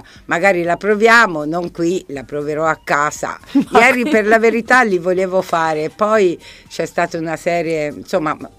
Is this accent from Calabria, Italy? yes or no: no; Arezzo, Tuscany, Italy; accent: Aretino; Parliamo Aretino, siamo d'Arezzo